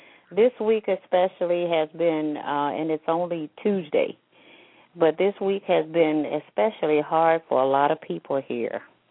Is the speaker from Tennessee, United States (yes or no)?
yes; Memphis, Tennessee, United States; now in Columbia, United States; I also am from Tennessee. And I'm from Memphis.